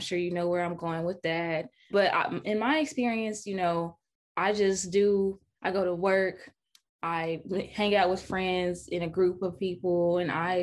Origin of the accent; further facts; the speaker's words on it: Hot Springs, Arkansas, United States; I'm from Hot Springs.